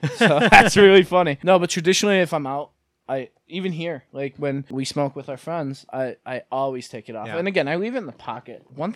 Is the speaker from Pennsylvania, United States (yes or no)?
yes; Scranton, Pennsylvania, United States; We're from Scranton, PA, and Labor Day weekend is traditionally, in a non-pandemic world, the Italian festival.